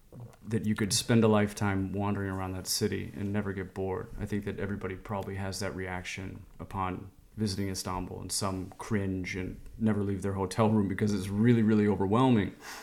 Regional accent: Chicago, Illinois, United States; a way to explore my hometown of Chicago growing up.

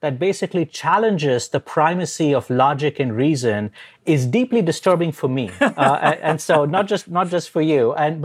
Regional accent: India; I grew up in India.

